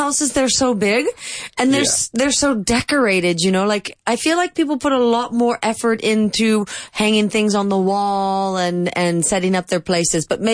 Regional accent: Calgary, Alberta, Canada; I'm from Calgary, Alberta, yeah.

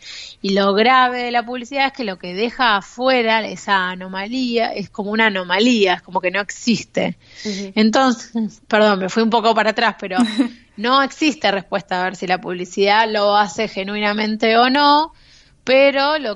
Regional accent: Argentina; Y estuve investigando en lo que tiene que ver con las publicidades tanto en mi país, que es Argentina, y a nivel mundial.

